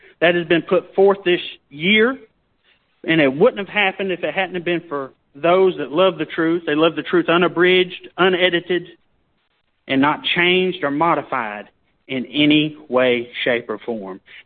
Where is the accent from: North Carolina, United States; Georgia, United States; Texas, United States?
Texas, United States; St. Augustine; He is an old college football rival of my hometown in St. Augustine, Texas.